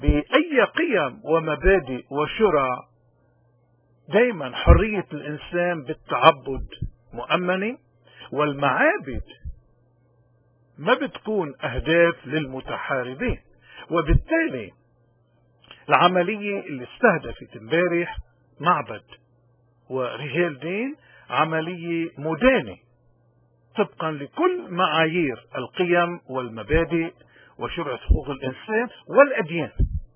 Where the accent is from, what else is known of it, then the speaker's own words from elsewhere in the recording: Lebanon; نحن لبنانيين